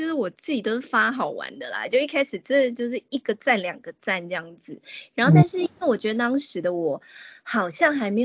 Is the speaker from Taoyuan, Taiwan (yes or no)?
no; Taipei, Taiwan; now in Tokyo, Japan; 我还记得以前我每次只要从羽田机场飞回松山，台北松山机场降落的瞬间，我都会就是整个人肩膀超放松，然后就深呼吸，然后就觉得天哪，我回家了。